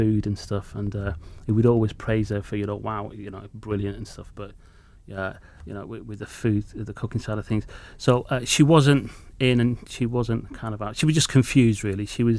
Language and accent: English; Dundee, Scotland, United Kingdom; born there; I was born in 1975 in Scotland, Dundee. My mum's English. My father was from Pakistan.